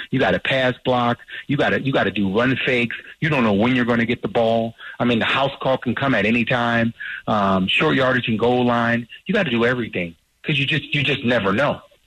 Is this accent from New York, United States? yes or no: no; New Orleans, Louisiana, United States; I just did not like the Niners growing up in New Orleans, being a huge Saints fan